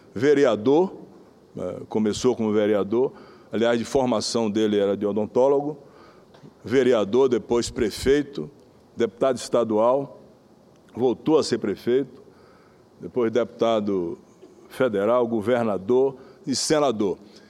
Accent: Rui Barbosa, Bahia, Brazil; o apoio lá em Rui Barbosa, cidade natal, onde eu nasci. Eu tinha 15 anos

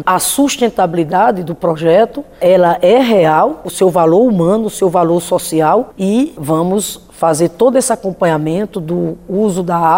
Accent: Paraíba, Brazil; born there; now in Rio Grande do Norte, Brazil; eu sou uma migrante, eu nasci na Paraíba, lá no Curimataú paraibano, Seridó paraibano, e migrei para o Rio Grande do Norte, que generosamente me adotou.

